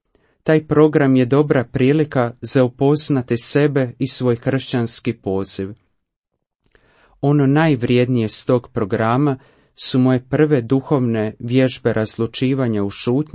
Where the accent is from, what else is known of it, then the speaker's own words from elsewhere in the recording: Zagreb, City of Zagreb, Croatia; Imam 23 godine, rođen sam u Zagrebu, rodom sam iz župe Svetog Pavla Apostola u Retkovcu u Zagrebačkoj Dubravi. Dolazim iz suvremene europske katoličke obitelji.